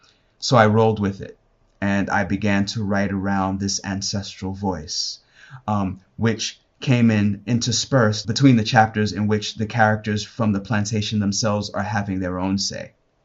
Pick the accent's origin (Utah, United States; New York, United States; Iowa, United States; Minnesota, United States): New York, United States; Brooklyn; So I grew up here in America, raised in Brooklyn, New York, educated by an American education system with a Western point of view